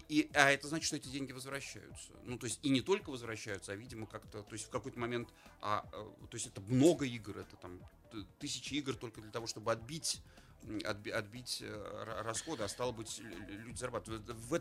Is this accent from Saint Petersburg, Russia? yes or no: yes; Saint Petersburg, Russia; Я там ленинградец и петербуржец, и там ленинградская блокада для меня тема очень важная и высокая, и трагическая